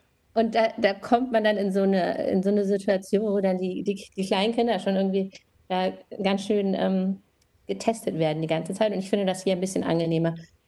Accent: Wolfenbüttel, Lower Saxony, Germany; born there; Ich bin in Wolfenbüttel geboren, das ist eine kleine Stadt in der Nähe von Braunschweig, und Braunschweig ist in der Nähe von Hannover. Und sozusagen ganz typisches deutsches Kleinstadtleben

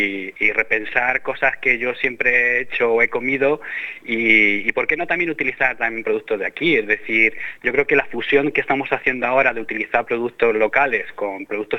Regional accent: Madrid, Community of Madrid, Spain; yo soy del sur de Madrid, pero mi familia es manchega

